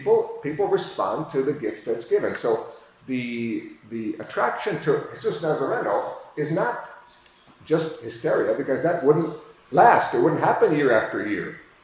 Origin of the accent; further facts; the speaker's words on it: United States; You know, I grew up in the United States where we don't have images with hair and clothing.